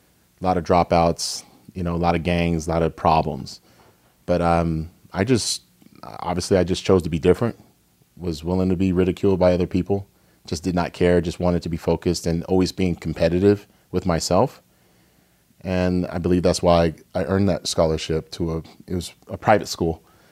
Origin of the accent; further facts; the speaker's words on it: Seattle, Washington, United States; I was born in Seattle, Washington. Grew up there. Went to grade school, K through 12.